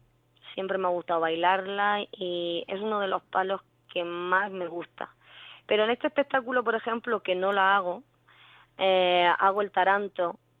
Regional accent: Murcia, Region of Murcia, Spain; born there; now in Pilar de la Horadada, Spain; y yo, aunque nací en Murcia, vivo en Pilar de la Horadada.

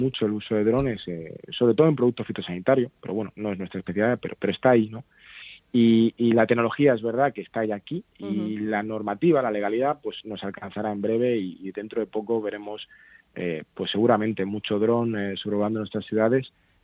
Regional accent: Cartagena, Region of Murcia, Spain; Sí, yo soy de Cartagena

